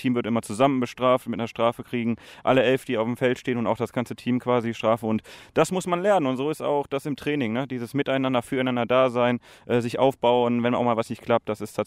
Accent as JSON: {"language": "German", "town": "Remscheid", "region": "North Rhine-Westphalia", "country": "Germany", "tie": "born or raised there", "said": "Ja, ich habe hier in der Jugend angefangen, damals noch in der Defense."}